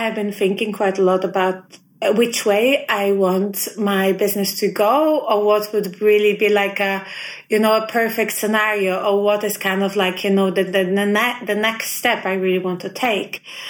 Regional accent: Poland; English is a second language; moved away as an adult; now in Bergen, Norway; I am originally from Poland, and I work as a photographer in Bergen in Norway.

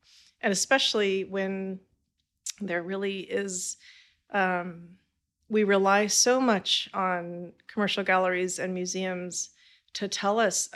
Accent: California, United States; now in Providence, United States; I did not. Okay. I'm from California.

